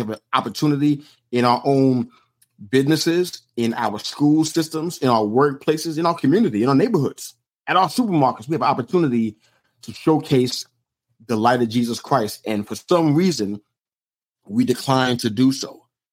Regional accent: New York, United States; it reminds me of my hometown. Most people have a misconception of what New York is and how it is.

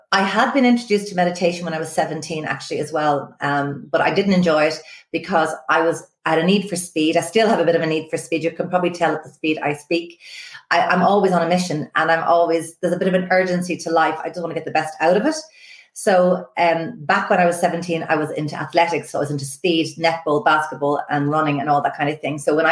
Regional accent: Dublin, Leinster, Ireland; Mountjoy Prison, and I was raised in Phipps, right beside the prison.

